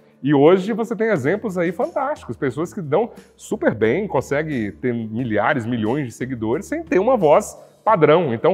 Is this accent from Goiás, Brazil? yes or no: yes; Serranópolis, Goiás, Brazil; Antigamente, quando eu era criança, adolescente, lá em Serranópolis, eu ouvia uma rádio que era extraordinária